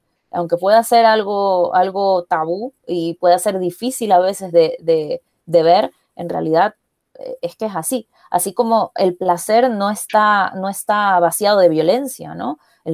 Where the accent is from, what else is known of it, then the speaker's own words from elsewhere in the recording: Ecuador; el hecho de que ahora mismo haya lectores dentro de Ecuador que están buscando libros de escritoras ecuatorianas